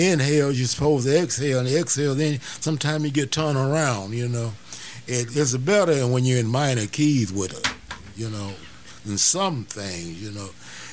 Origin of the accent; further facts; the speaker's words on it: Alligator, Mississippi, United States; born there; like I was born in Alligator, so the people we thought everybody from Clarksdale were rich.